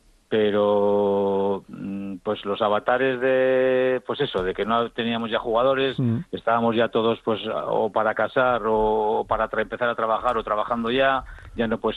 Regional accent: Bilbao, Basque Country, Spain; casi todos somos de Deusto también

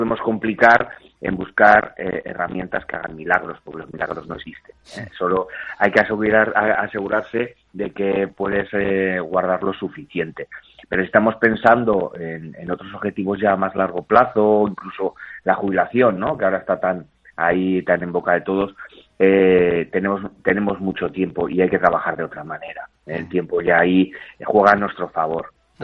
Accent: Basque Country, Spain; como buen vasco

